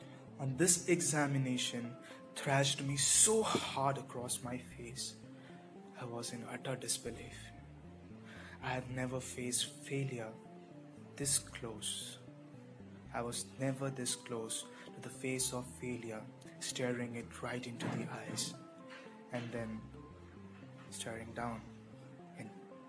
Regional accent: India; now in Kota, India; Myself, a student from India, in the city of Kota. No, this is not my hometown. I'm away from my home, away from my parents, my loved ones, my friends

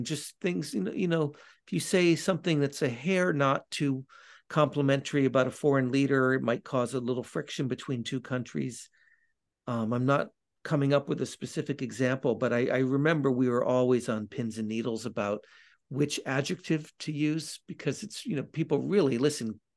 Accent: Southern US, United States; As a Southerner, you would think he would make his way over there

